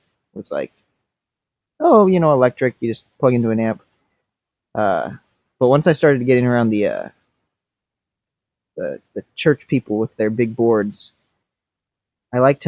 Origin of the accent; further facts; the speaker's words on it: Washington, United States; Yeah, I born and raised in Washington.